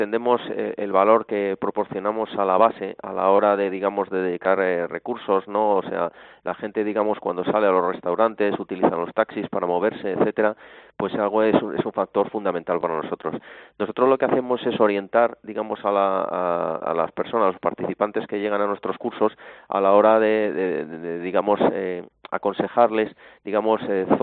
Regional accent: Valladolid, Castile and León, Spain; born there; Yo, vamos, básicamente nací en Valladolid

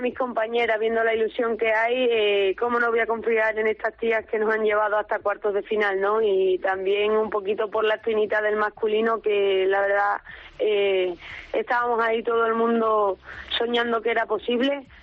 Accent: Monroy, Extremadura, Spain; soy muy extremeña, soy muy cacereña y soy muy monroyega.

